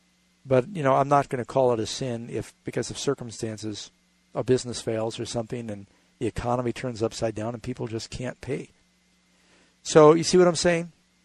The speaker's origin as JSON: {"language": "English", "town": "New York City", "region": "New York", "country": "United States", "tie": "born or raised there", "said": "when I grew up in New York City and we had a block party"}